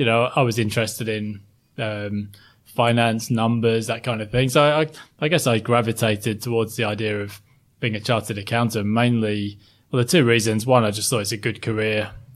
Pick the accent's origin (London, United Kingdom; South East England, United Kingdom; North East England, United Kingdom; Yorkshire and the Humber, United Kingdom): Yorkshire and the Humber, United Kingdom; Sheffield; you wouldn't know it today from my relatively well-spoken accent, but I grew up in South Yorkshire, a place called Sheffield.